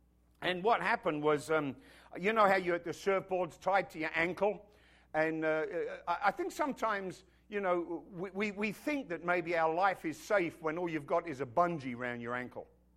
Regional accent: United Kingdom; maybe because I'm British and we're not that good at panicking.

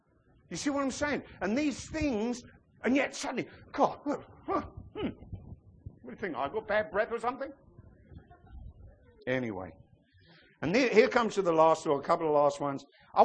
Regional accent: England, United Kingdom; There's one thing, you see, I'm English. And believe it or not, apart from two Englishmen I know, me and Andy, the English are quiet. We're reticent.

